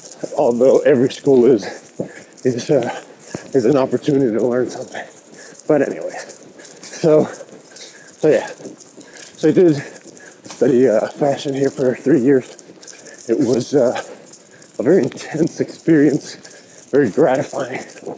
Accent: California, United States; moved away as an adult; now in Barcelona, Spain; I'm originally from California. My parents are Mexican. I am from California, born and raised.

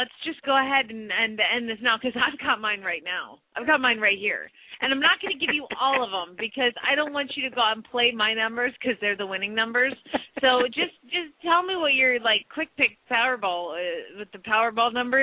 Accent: Phoenix, Arizona, United States; from Phoenix, Arizona

